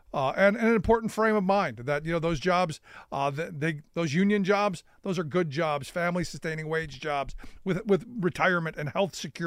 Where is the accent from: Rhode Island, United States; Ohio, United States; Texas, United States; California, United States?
Ohio, United States; Cleveland; you were just in my hometown of Cleveland